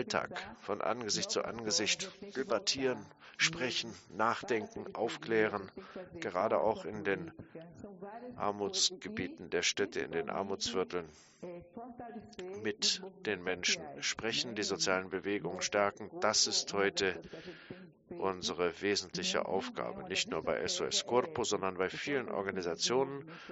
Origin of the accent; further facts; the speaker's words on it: Brazil; Bei uns in Brasilien.